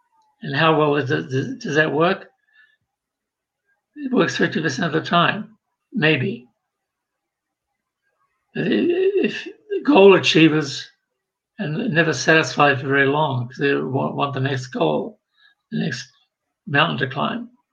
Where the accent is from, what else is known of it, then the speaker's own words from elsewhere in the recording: New Zealand; I grew up in New Zealand, which 10% of the population in New Zealand are Maoris, dark-skinned people who are Polynesian.